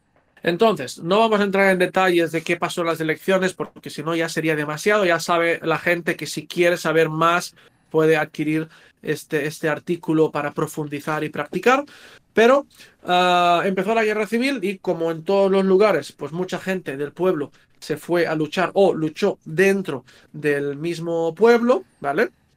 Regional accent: Castellar del Vallès, Catalonia, Spain; Vamos primero a Castellar del Vallès, que es también mi pueblo, ¿no?

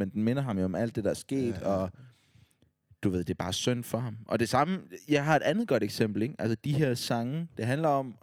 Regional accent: Odense, Region of Southern Denmark, Denmark; Jeg er fra Odense, dude.

